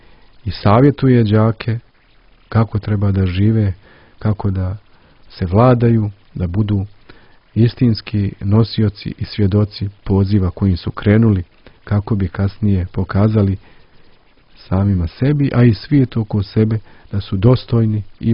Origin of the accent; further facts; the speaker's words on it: Danilovgrad, Montenegro; Ja sam rodom iz Danilograda